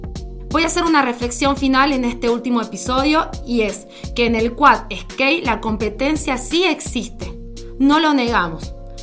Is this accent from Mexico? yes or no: no; Argentina; mi intención inicial fue mostrar una fotografía del quad skate en mi país, Argentina.